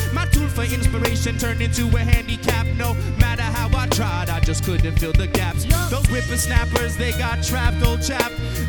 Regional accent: White Plains, New York, United States; bring out a friend of mine that I grew up with in White Plains, New York, Stanley Ipkiss.

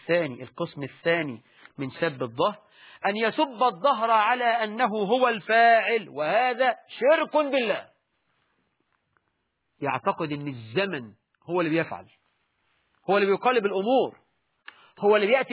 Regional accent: Egypt; فأمثالنا احنا كمصريين يقولوا

